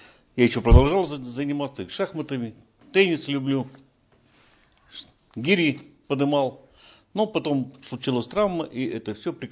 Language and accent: Russian; Sverdlovsk, Sverdlovsk Oblast, Russia; Родился я на Уралмаше, в городе Свердловске.